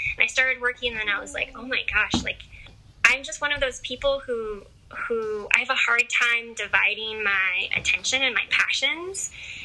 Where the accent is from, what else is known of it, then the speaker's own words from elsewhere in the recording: Seattle, Washington, United States; I'm from Seattle and my husband's from Houston, Texas, but we were living in Seattle.